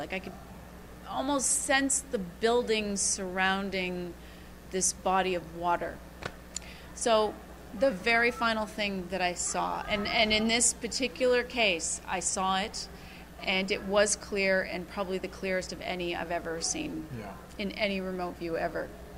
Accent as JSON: {"language": "English", "country": "Canada", "tie": "born or raised there", "said": "I grew up in Canada."}